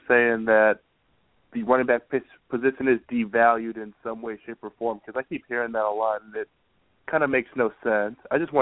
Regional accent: Georgia, United States; I'm from Georgia.

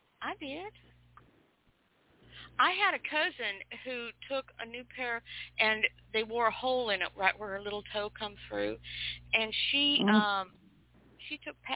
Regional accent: Spokane, Washington, United States; I grew up in Spokane, but I spent summers in Derry and Moscow, Idaho.

